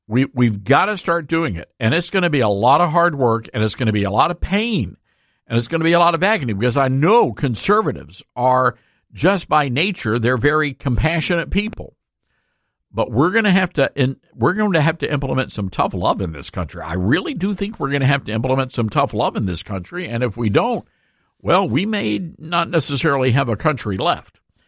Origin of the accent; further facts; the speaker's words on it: South Haven, Mississippi, United States; Now, I remember back when I was growing up in South Haven, Mississippi, and I was a decent kid, didn't get in any trouble.